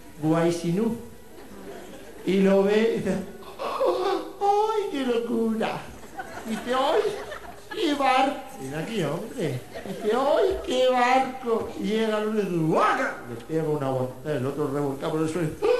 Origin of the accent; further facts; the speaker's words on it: Cartagena, Region of Murcia, Spain; nosotros venimos de Cartagena. Y allí pues tenemos el puerto y estas cosas.